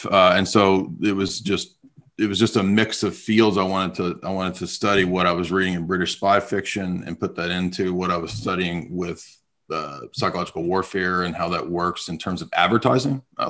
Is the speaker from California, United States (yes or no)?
yes; San Diego, California, United States; also born or lived in South; I'm just an American born, Southern born actually guy who, my dad was in the Navy. So I grew up in San Diego for many years.